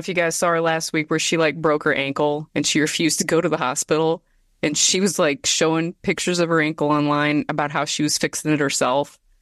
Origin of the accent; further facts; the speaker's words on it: Michigan, United States; And then when he came out and he just dropped this huge Confederate flag, and I'm from Michigan.